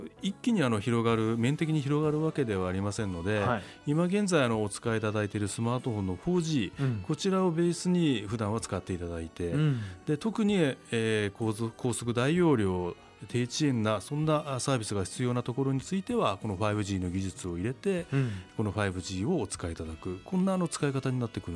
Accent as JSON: {"language": "Japanese", "region": "Chiba", "country": "Japan", "lives_now": "Utsunomiya, Japan", "said": "あ、出身は千葉県ですね、"}